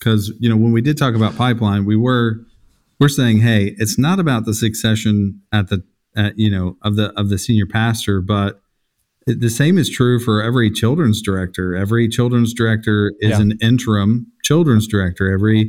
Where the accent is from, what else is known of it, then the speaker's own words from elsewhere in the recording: United States; I mean, as an American, I know some key, you know, points in America's history.